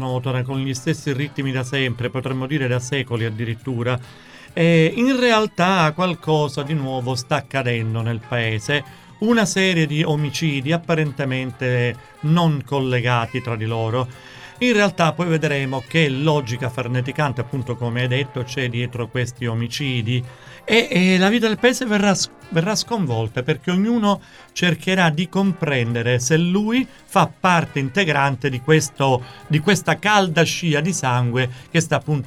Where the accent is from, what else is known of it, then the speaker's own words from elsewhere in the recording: Sicily, Italy; sono un appassionato di storia della mia terra, quindi della Sicilia